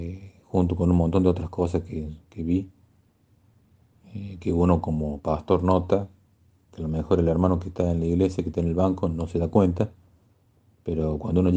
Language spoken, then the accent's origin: Spanish; Argentina; de formar algo acá en mi país, acá en Argentina.